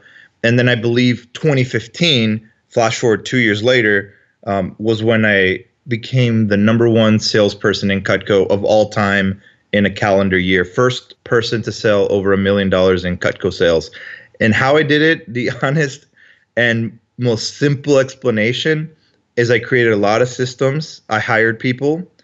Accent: Matamoros, Tamaulipas, Mexico; moved away as an adult; now in United States; So I grew up in Mexico up until my early 20s. I was going to college at the time in Brownsville, Texas, and living in Matamoros, Mexico.

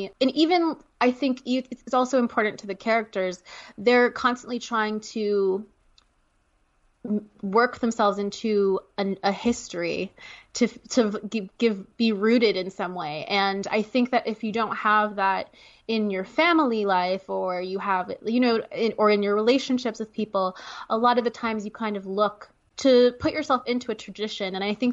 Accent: Canada; because I'm Canadian.

